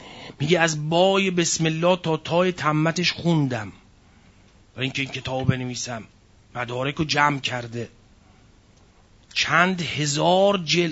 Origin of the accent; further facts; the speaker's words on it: Iran; گفتیم آقا ما ایرانیم